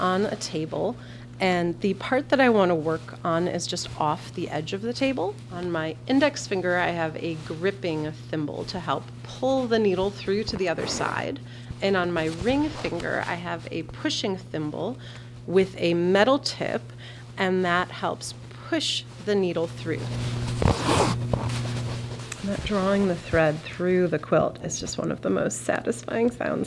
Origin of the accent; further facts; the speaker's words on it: Naperville, Illinois, United States; I grew up in Naperville, Illinois, the western suburbs of Chicago.